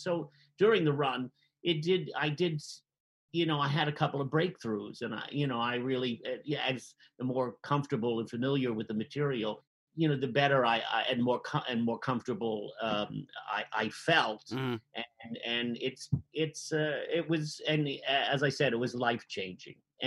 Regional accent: Jersey City, New Jersey, United States; even as an Irish Catholic kid in Jersey City, I seem to understand it.

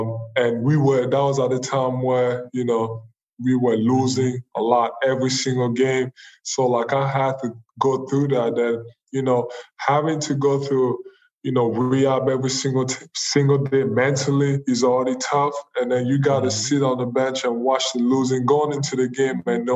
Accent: Cameroon; I'm not from here, I'm from Cameroon

